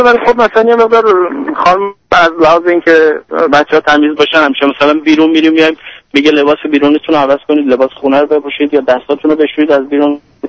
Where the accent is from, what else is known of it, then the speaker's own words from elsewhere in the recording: Iran; now in United States; به هر حال ما از ایران خارج شدیم، اومدیم آمریکا